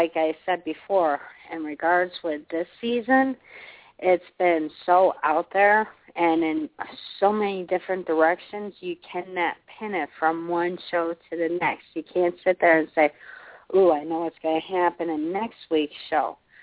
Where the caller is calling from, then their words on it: Chicago, Illinois, United States; I'm from Chicago.